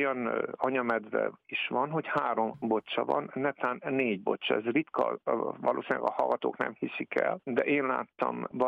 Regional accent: Sovata, Mureș County, Romania; én a Szovárta környékéről származom

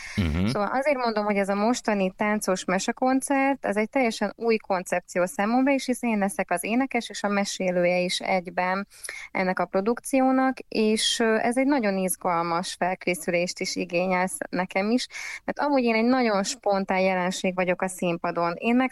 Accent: Zala, Hungary; én amúgy zalai származású vagyok

